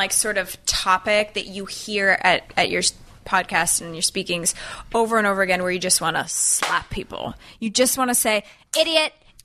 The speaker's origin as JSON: {"language": "English", "town": "Edmonton", "region": "Alberta", "country": "Canada", "said": "Edmonton, Alberta, Canada."}